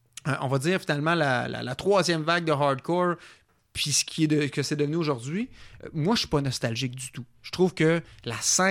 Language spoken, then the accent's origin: French; Quebec, Canada; parce que moi, je venais, tu sais, de l'Est du Québec, je n'ai pas des grands centres.